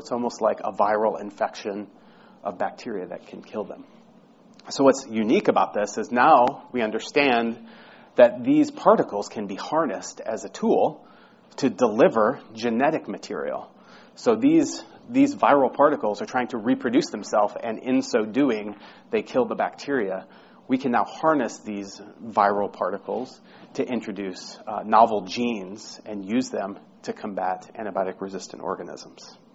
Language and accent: English; St. Louis, Missouri, United States; now in California, United States; I'm actually from St. Louis originally. We moved to California